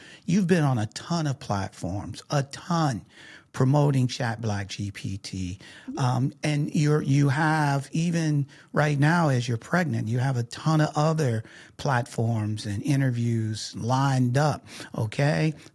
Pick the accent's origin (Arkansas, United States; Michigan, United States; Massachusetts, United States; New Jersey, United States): Michigan, United States; Detroit; I'm from Detroit.